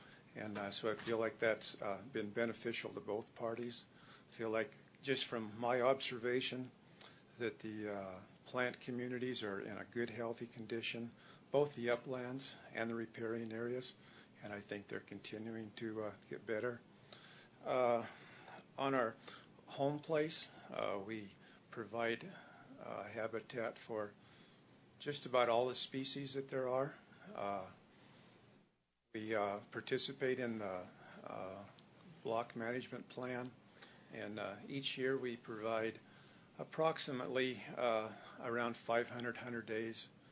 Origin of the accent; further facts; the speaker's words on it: Sheridan, Wyoming, United States; from Sheridan, and a member of the Rob Ledford, or the Rob Creek Grazing Association.